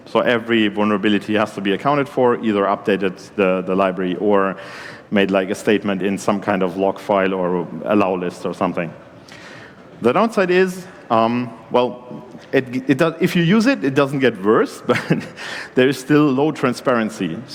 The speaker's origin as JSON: {"language": "English", "country": "Germany", "second_language": "English", "said": "And since I'm from Germany, I provided a software bill of materials for one of my favorite foods, which is Schnitzel Pommes Salat."}